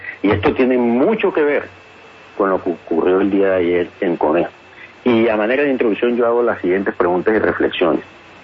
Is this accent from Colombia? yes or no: yes; Magdalena, Colombia; also born or lived in La Guajira; prácticamente soy mitad magdalenense y mitad guajiro.